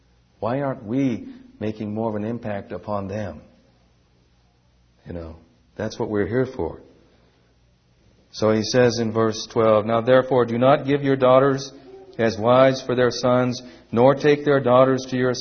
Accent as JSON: {"language": "English", "town": "Fall River", "region": "Massachusetts", "country": "United States", "tie": "born or raised there", "said": "we talk about in Massachusetts, you know, your state, I'm sorry, because it's my hometown too, Fall River."}